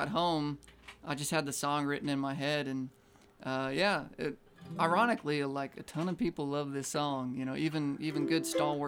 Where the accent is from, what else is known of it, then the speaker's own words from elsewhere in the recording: Utah, United States; You know, because we're from Utah.